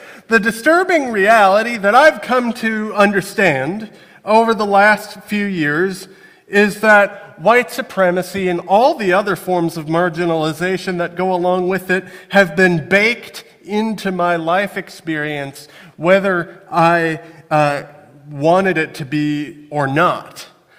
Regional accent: Neenah, Wisconsin, United States; So I grew up in Neenah, which is not quite as small as this town, but still pretty small and pretty white and pretty ethnically homogenous.

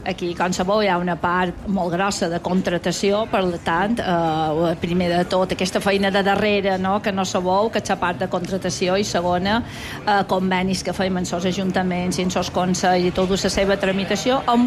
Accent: Balearic Islands, Spain; som els mallorquins, els menorquins, els vicenys

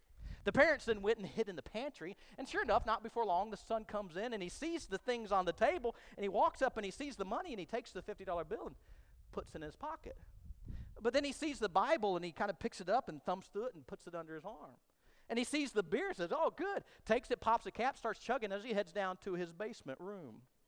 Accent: Tyler, Texas, United States; because I grew up in Tyler, Texas, I named my boy Tyler.

